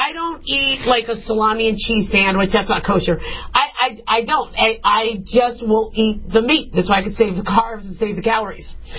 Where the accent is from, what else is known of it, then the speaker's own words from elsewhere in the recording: United States; as a married woman, as an American.